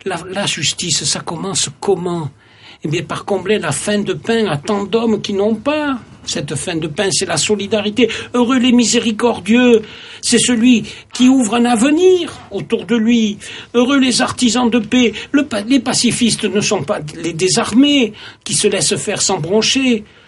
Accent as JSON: {"language": "French", "region": "Nouvelle-Aquitaine", "country": "France", "tie": "born or raised there", "said": "puisque je suis natif de Gironde, et donc je n'y vais pas pour la Toussaint"}